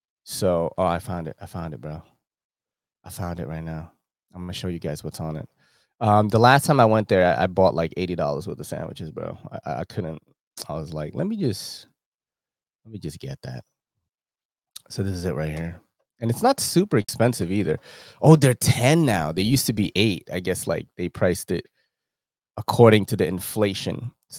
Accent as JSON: {"language": "English", "region": "New York", "country": "United States", "tie": "born or raised there", "said": "Like from when I was growing up in New York, when I used to go to school in Sunnyside."}